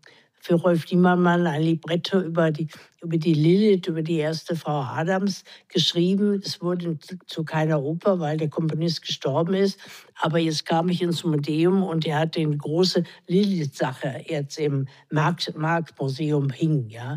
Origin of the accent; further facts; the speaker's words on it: Bonn, North Rhine-Westphalia, Germany; ich bin ja in Bonn aufgewachsen